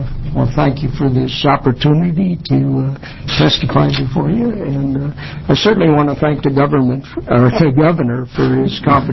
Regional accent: Milwaukee, Wisconsin, United States; moved away; When I moved out here in 1966, I came from Milwaukee, Wisconsin, and there we learned early the benefits and the opportunities to use mass transportation because it was there and we grew up with it.

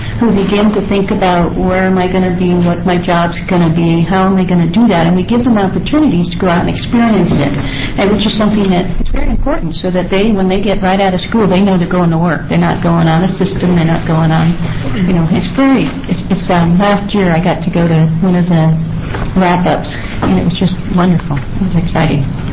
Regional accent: Silverton, Oregon, United States; And then myself, American Council of the Blind, and I'm from Silverton.

